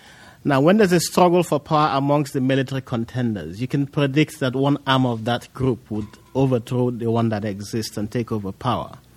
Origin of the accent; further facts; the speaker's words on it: Nigeria; as a Nigerian who has lost family members, as a Nigerian who has been put in prison, as a Nigerian who was almost killed